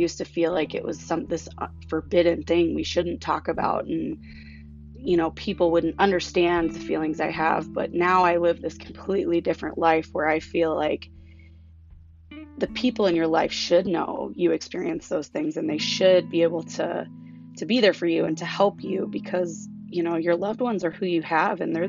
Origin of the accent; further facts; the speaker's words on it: Anchorage, Alaska, United States; So growing up in Anchorage, Alaska was pretty amazing. Actually, it's beautiful there.